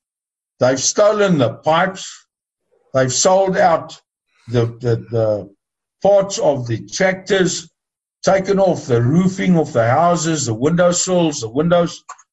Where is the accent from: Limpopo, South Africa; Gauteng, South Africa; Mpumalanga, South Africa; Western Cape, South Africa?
Limpopo, South Africa; Hoedspruit; You know, John, I come from Hoedspruit